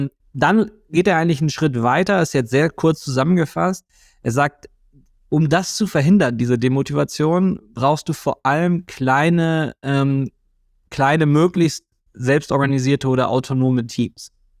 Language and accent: German; Germany; außerdem sind wir Deutsche, wir finden eh alles doof. So. Wir sind negative Menschen.